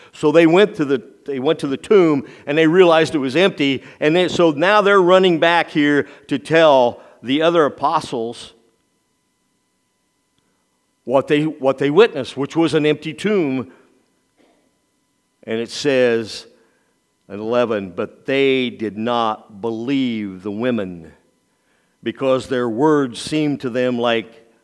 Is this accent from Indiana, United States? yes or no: yes; Otterburn, Indiana, United States; We were raised in the Evangelical United Brethren Church in Otterburn, Indiana.